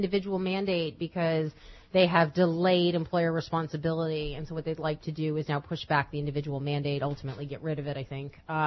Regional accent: Miami, Florida, United States; I'm from Miami. I know how to rock a bikini.

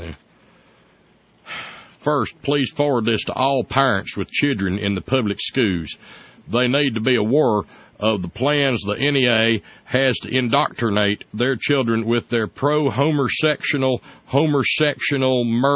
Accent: Alabama, United States; But it wasn't too awful far from where I grew up in Alabama.

